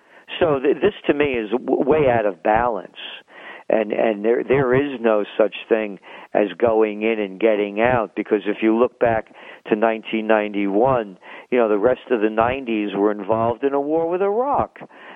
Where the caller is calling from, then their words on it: Kingston, New York, United States; I'm speaking now from Colonial Kingston, New York.